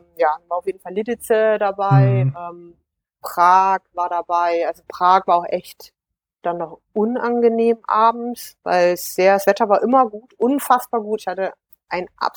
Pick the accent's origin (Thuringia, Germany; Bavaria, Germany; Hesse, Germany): Thuringia, Germany; Gera; aus Gera, aus meiner Heimatstadt und aus Oldenburg.